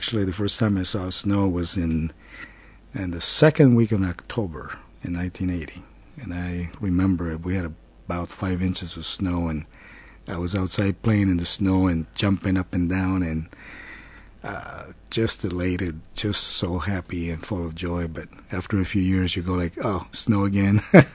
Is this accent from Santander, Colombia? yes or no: yes; Bucaramanga, Santander, Colombia; English is a second language; also born or lived in Cúcuta; I was born in Colombia, South America. Okay. And I grew up in a city the name of Bucaramanga, and we moved to a border town city called Cúcuta, and I went to high school there.